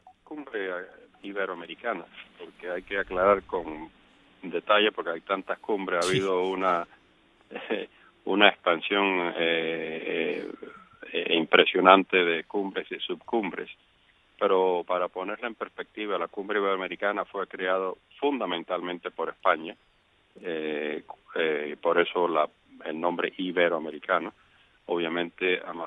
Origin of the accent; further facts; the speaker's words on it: United States; no por ideología, no por cultura, no porque yo soy norteamericano